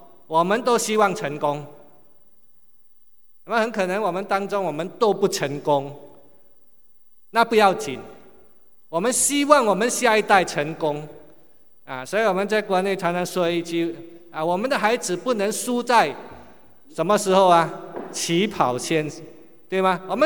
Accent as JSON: {"language": "Chinese", "country": "Singapore", "tie": "born or raised there", "said": "但是我们我是第二代哈，我爸爸是中国来的啊，但我已经在新加坡出生长大"}